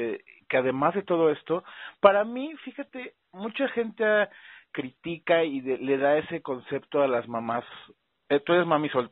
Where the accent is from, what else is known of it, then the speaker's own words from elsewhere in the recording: Mexico; ya sabes cómo somos los mexicanos